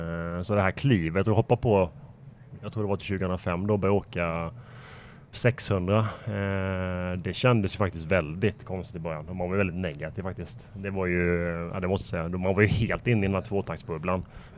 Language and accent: Swedish; Sweden; hemma i Sverige.